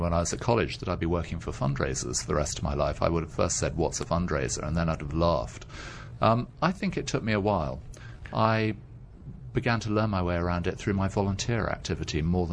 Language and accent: English; United Kingdom; I grew up in the UK. My family are predominantly Scottish, but like a lot of people in the UK, we've gone all over the world over the generations.